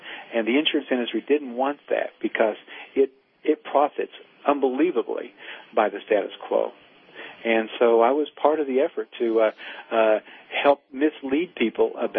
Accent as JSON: {"language": "English", "town": "Kingsport", "region": "Tennessee", "country": "United States", "tie": "born or raised there", "said": "I picked up the local newspaper in Kingsport, Tennessee, which is in northeastern Tennessee where I grew up"}